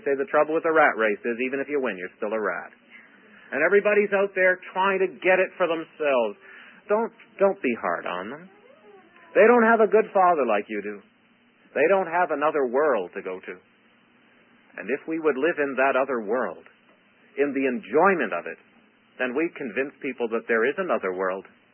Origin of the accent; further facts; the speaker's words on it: Canada; It's like, what's a Canadian? Well, we're not Americans. We're not British. We're not French.